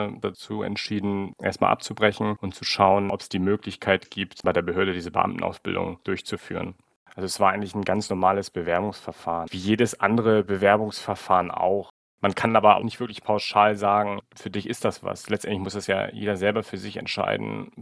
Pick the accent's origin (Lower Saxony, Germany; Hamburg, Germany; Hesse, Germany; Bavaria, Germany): Hamburg, Germany; Weil ich gebürtiger Hamburger bin, war es für mich eigentlich klar, dass ich einen Arbeitgeber in Hamburg finden möchte.